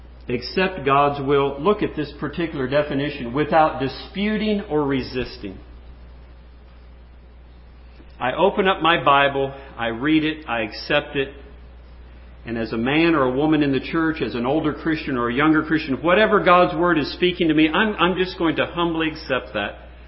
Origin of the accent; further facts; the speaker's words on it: Texas, United States; when I was in junior high school, we moved out about 40 miles west of San Antonio, Texas. I was born in San Antonio, and then later in life, we came back to that area.